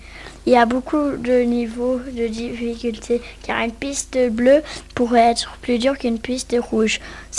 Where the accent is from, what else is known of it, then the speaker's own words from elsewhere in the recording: Saint-Gervais, Auvergne-Rhône-Alpes, France; Nous venons de Saint-Gervais, on est là pour vous parler du domaine skiable.